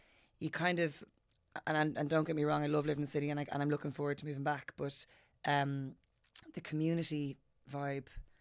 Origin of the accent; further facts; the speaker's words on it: Kildare, Ireland; So I live in a place called Ardclock, and at a certain age, so I went to primary school in Ardclock